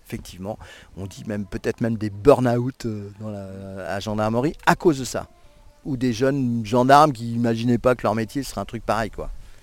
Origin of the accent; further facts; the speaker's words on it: Saint-Nazaire, Pays de la Loire, France